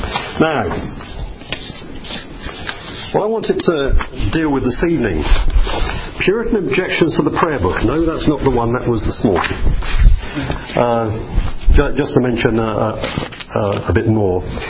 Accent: London, United Kingdom; I've become much more English since I moved there from London than I ever was in London.

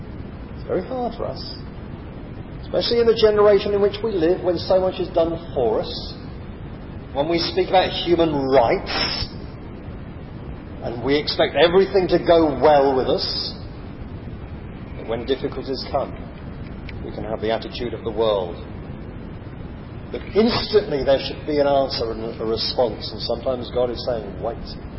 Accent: England, United Kingdom; Of course, we have to remember we're English, most of us, and that the English don't behave like that. We're very much stiff upper lip.

